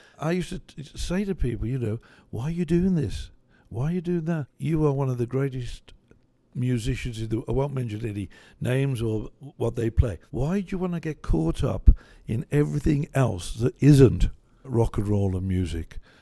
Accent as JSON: {"language": "English", "region": "England", "country": "United Kingdom", "lives_now": "United States", "said": "Well, we come from England. England, we're on 240 volts."}